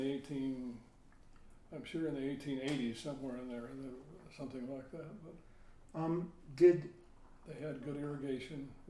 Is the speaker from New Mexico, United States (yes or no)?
no; Idaho, United States; I grew up mainly on a dairy farm in Idaho.